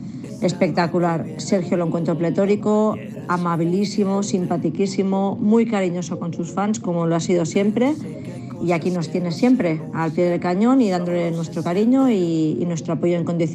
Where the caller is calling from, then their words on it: Caldas de Montbui, Catalonia, Spain; de Caldas de Montbui, Barcelona.